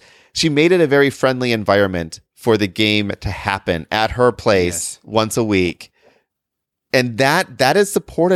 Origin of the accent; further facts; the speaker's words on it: Michigan, United States; I have a 616 number. I'm from Michigan.